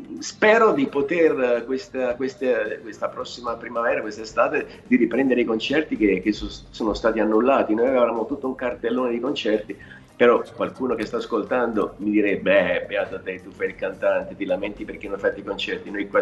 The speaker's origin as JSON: {"language": "Italian", "town": "Naples", "region": "Campania", "country": "Italy", "tie": "born or raised there", "said": "sono nato a Napoli, sono orgoglioso di essere napoletano, attingo energia dalla napoletanità, però comunque mai come in questo momento mi sento cittadino del mondo."}